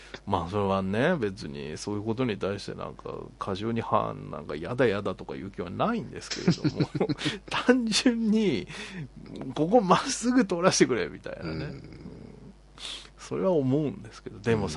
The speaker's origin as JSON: {"language": "Japanese", "region": "Tokyo", "country": "Japan", "said": "僕東京なんですけど、東京というか、はいはい、まあ東京の外れの方なんですけど"}